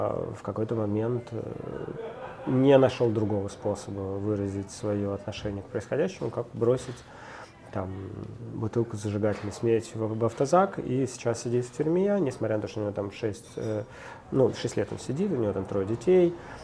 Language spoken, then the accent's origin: Russian; Ukraine; Я вырос на Украине